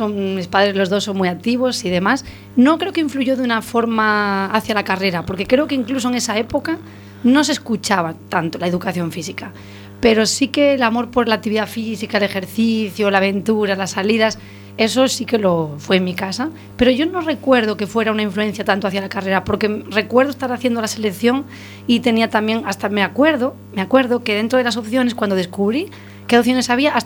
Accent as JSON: {"language": "Spanish", "town": "Arteixo", "region": "Galicia", "country": "Spain", "said": "Además es que me acuerdo porque yo soy de Arteixo"}